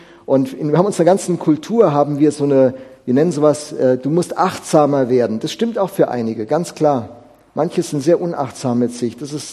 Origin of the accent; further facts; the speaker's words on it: Alzey, Rhineland-Palatinate, Germany; also born or lived in Altensteig / Oldenburg / Schorndorf / Regensburg; now in Esslingen, Germany; Meine Heimatstadt Alzey, dann in Altensteig, Oldenburg, Schorndorf, Regensburg und jetzt hier in Esslingen.